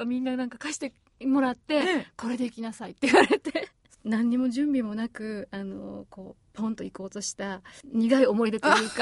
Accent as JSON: {"language": "Japanese", "town": "Chichibu", "region": "Saitama", "country": "Japan", "tie": "born or raised there", "said": "地元の埼玉の、秩父のお祭りなんですが"}